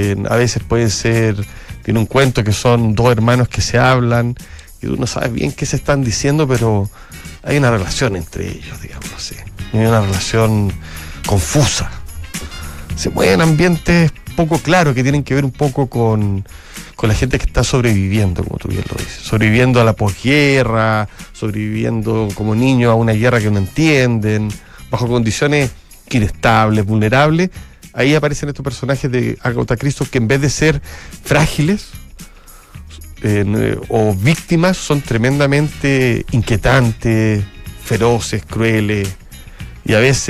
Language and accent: Spanish; Chile; nosotros tuvimos un acercamiento a ellos como chilenos